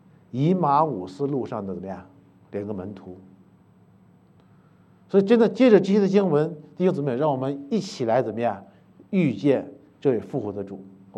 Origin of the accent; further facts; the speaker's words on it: China; 对啊，我们中国人有句话，对吧？